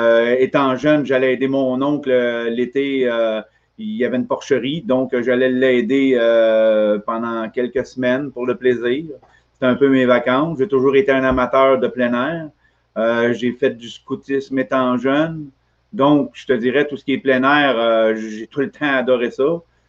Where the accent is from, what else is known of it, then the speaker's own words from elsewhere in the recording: Montreal, Quebec, Canada; je viens de l'est de Montréal. Quartier Tétroville, à côté des raffineries.